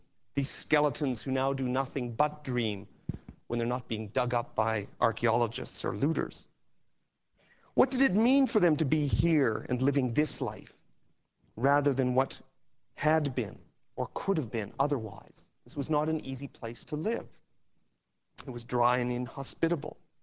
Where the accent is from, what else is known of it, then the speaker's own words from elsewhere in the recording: Canada; although I'm Canadian, I did not manage to make it to our nation's capital before this time.